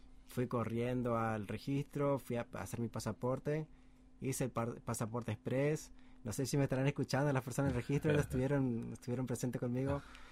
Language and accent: Spanish; Argentina; first language Spanish; now in Japan; argentino